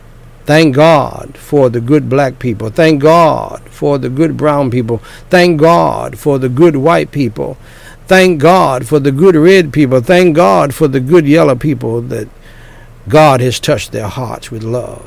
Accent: Florida, United States; I'm partly from Florida myself

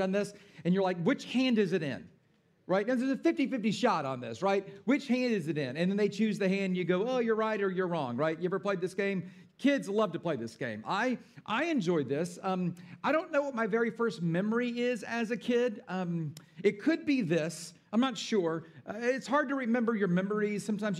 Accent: Atlanta, Georgia, United States; now in Boston, United States; I was born and raised in Atlanta, so I'm like an Atlanta guy, but I'll give it a shot.

